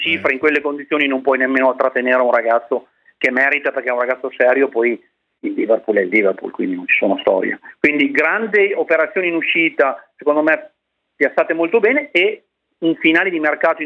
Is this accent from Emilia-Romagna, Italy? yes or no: yes; Ricò, Emilia-Romagna, Italy; Perché io sono di Ricò